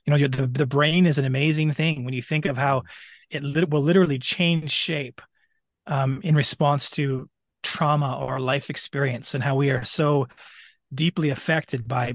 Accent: British Columbia, Canada; moved away as an adult; now in United States; I'm originally from Canada, a Canadian born and raised. I've now lived in the United States for 7 years and am a legal resident here. I was raised a poor kid in British Columbia, Canada.

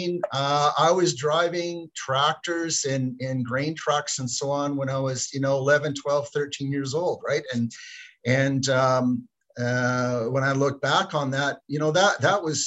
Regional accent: Alberta, Canada; now in Vancouver, Canada; Where I grew up in Alberta, right in the foothills of the Rocky Mountains there, I had great views of mountains, and many of them have snow on them year round. Now that I live out here in the lower mainland of British Columbia and in the Vancouver area

